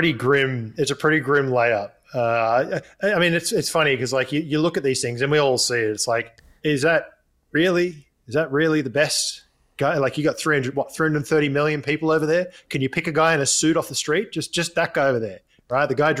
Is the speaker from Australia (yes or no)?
yes; Australia; Because as an Australian, that's what concerns me, is the fact that we are dependent on other nations for our energy supplies.